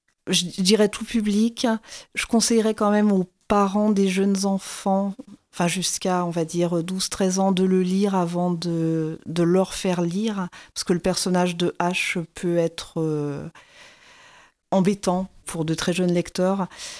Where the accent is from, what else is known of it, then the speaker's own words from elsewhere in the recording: Auvergne-Rhône-Alpes, France; now in Douai, France; je ne suis pas native de Douai. Je suis native de l'Isère et c'est vrai que je me suis beaucoup attachée à la ville de Douai.